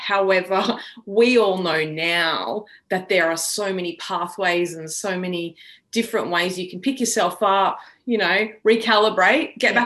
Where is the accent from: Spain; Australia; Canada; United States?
Australia; Wagga Wagga, New South Wales; And so now I'm like back in my hometown of Wagga, which has been incredible.